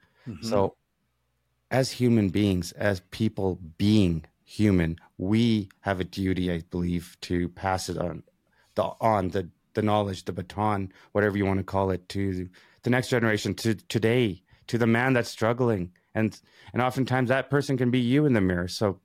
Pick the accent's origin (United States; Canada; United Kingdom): Canada; also born or lived in East Africa; You know, I'm first generation Canadian. I came from East Africa, came here at 4 months old. And I have a journey there. I have to go back to see one day.